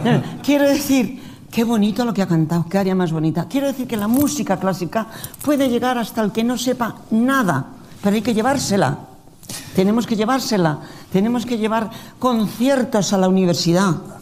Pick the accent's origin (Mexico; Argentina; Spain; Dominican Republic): Spain; Nosotros estamos en España y somos los españoles.